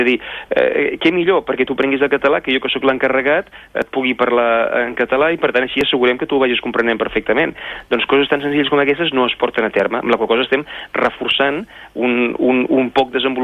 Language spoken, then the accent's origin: Catalan; Catalonia, Spain; com a català